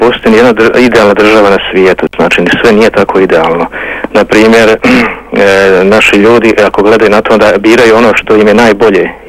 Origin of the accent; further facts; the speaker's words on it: Bukovica, Republika Srpska, Bosnia & Herzegovina; now in Stockholm, Sweden; Ja sam iz Bukovice, a to je kod Banja Luke iz Bosne i Hercegovine.